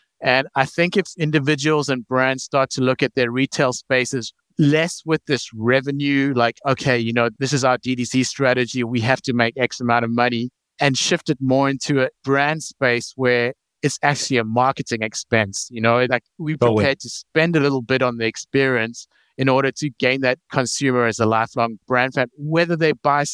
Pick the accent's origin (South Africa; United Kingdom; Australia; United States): South Africa; I think you can hear by the, it's changing now, but the accent, I'm like originally from South Africa.